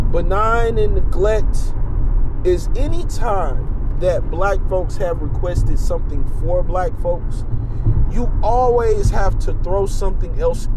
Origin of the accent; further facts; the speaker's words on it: United States; That's just like me being black American or me being black.